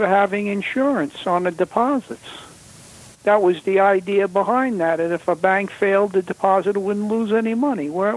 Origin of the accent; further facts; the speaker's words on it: New York, United States; Long Island, New York.